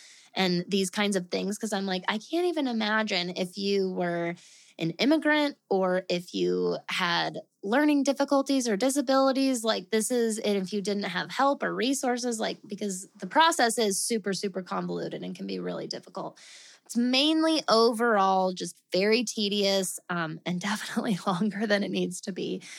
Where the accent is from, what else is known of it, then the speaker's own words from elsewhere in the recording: Colorado, United States; moved away as an adult; my family and I, we are from Colorado. My husband, my daughter, and our little pup, we're from Colorado.